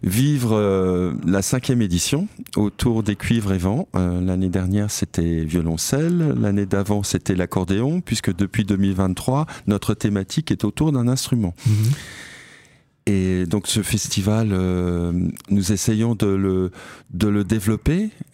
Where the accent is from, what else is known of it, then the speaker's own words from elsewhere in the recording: Guénange, Grand Est, France; Mais moi, je suis mosellan, parce que je suis né à Guénange. Mais j'ai vécu pratiquement toute ma vie en Meurthe-et-Moselle, j'ai fait toutes mes études à Nancy, donc je me sens autant mosellan que Meurthe-et-Moselle